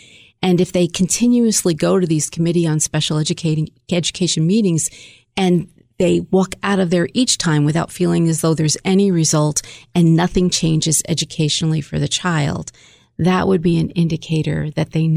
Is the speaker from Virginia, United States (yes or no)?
no; Port Ewen, New York, United States; I am from the Hudson Valley, Port Ewing girl, over Ulster County.